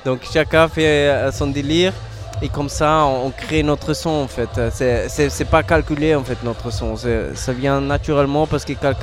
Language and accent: French; Austria; Ouais, je viens d'Autriche.